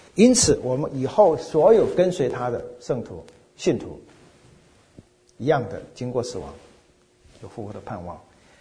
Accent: China; 在我们中国人的概念呢，可能神的儿子看你怎么说吧

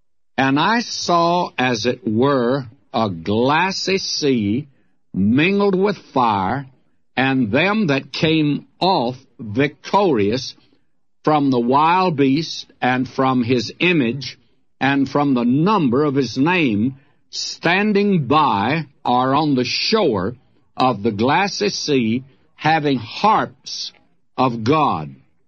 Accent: Nashville, Tennessee, United States; if there is any place that's my hometown, it's Nashville, Tennessee.

